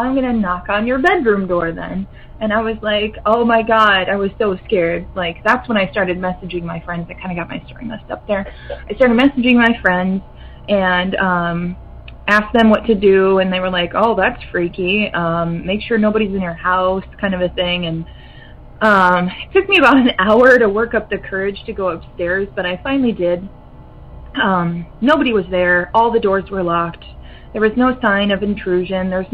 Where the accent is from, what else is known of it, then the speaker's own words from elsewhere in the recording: Minnesota, United States; I'm from Minnesota.